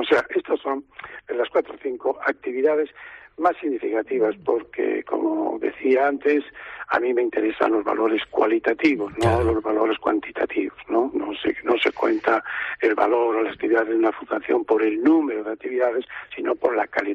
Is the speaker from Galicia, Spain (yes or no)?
yes; Trasalba, Galicia, Spain; como usted sabe, yo soy de Trasalba, ¿no?